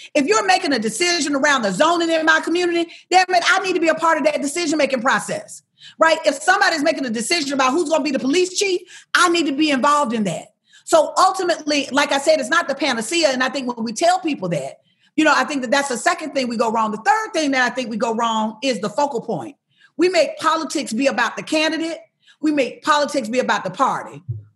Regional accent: Alabama, United States; I'm from Alabama.

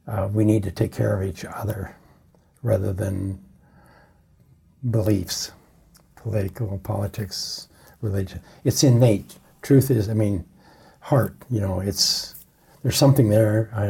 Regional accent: Montana, United States; you know, I grew up in Montana, up in the Priors, that would be the summer camp and so on.

